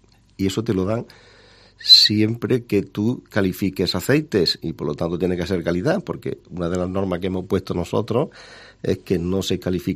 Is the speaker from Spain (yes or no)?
yes; Torre del Campo, Andalusia, Spain; la gente de Torre del Campo, por mencionar mi pueblo, hacían calidad y sin embargo no podían ponerle que eso era de Jaén